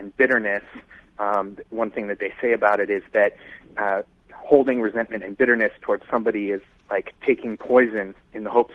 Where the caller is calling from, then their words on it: Tucson, Arizona, United States; I'm calling from Tucson.